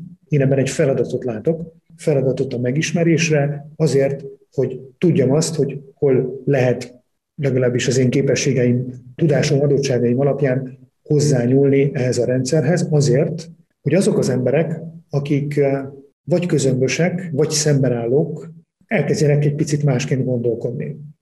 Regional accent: Simonyifalva, Arad County, Romania; also born or lived in Fazekasvarsánd; Parciumi vagyok, Körösök vidékéről származom, illetve ott születtem, meg ott töltöttem a gyerekkoromat, illetve a ifjúkoromat. Arad mellett először Simonyi falván, majd később Fazekasvarsándon volt lelkész az édesapám

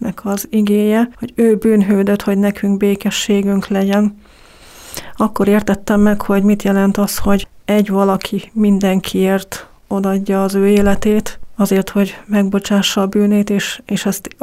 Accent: Salgótarján, Nógrád, Hungary; born there; Zsangotarjánban születtem.

